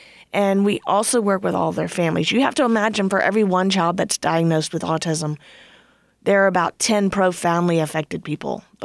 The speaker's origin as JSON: {"language": "English", "region": "Louisiana", "country": "United States", "said": "It's fun. I am from Louisiana."}